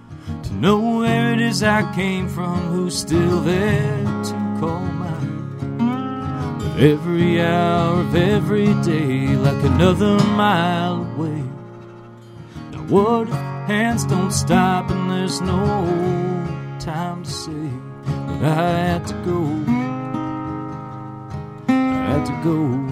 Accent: Fargo, North Dakota, United States; now in Madison, United States; I grew up in Fargo, North Dakota, and I moved to Madison, Wisconsin 10 years ago

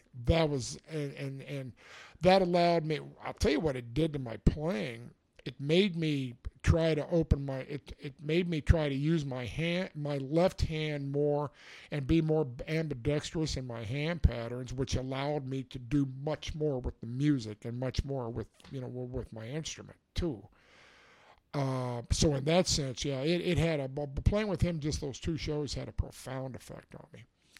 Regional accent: Indiana, United States; I said, well, actually, I said, I'm not from Cuba. I said, I'm from Indiana.

